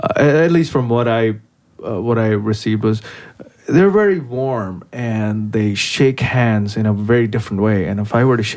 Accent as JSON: {"language": "English", "country": "India", "tie": "born or raised there", "said": "I'm an Indian from India. That's how I introduce myself. And I've grown up in India"}